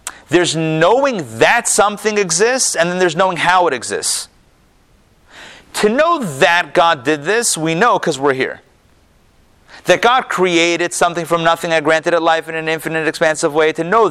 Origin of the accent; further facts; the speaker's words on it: Pittsburgh, Pennsylvania, United States; I grew up in Pittsburgh. I know, I grew up in Pittsburgh, so huge.